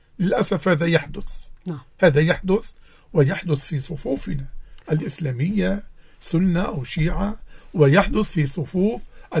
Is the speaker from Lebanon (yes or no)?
yes; Lebanon; ليس لمصلحتي كلبناني